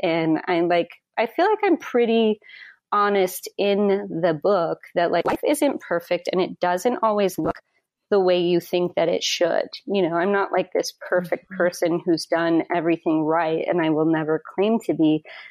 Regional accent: Wyoming, United States; I'm from Wyoming originally.

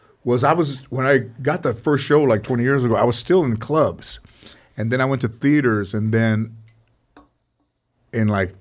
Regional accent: San Fernando, California, United States; I had friends growing up in San Fernando that lived in mobile homes.

